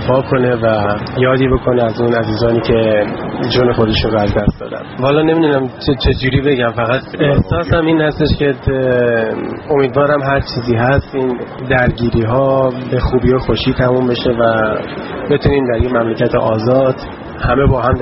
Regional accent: Iran; امروز نیومدم اینجا، به عنوان یک ایرانی اومدم

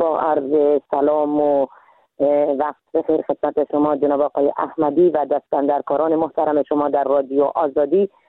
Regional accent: Iran; moved away as an adult; now in Afghanistan; ما در سال 1364 در کشور ایران به دنیا آمدم، و در سال 1372 تحصیلات ابتدایی خود را در یکی از مکاتب ابتدایی به نام جلال آل احمد آغاز کردم،

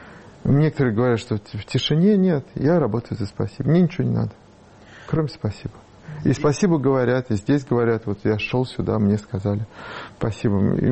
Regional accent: Russia; now in Latvia; я же россиянин

